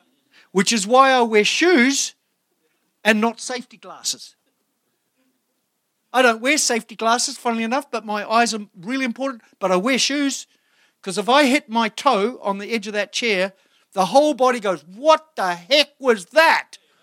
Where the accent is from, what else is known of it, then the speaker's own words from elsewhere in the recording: New Zealand; born there; Well, I was born in New Zealand.